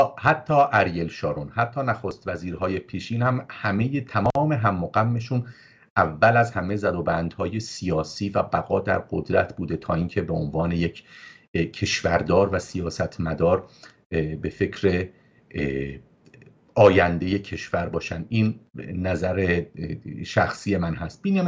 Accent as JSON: {"language": "Persian", "country": "Iran", "lives_now": "Israel", "said": "من این رو به عنوان یک ایرانی اسرائیلی که هم ایران برام عزیزه و هم اسرائیل برام عزیز هست اینو میگم."}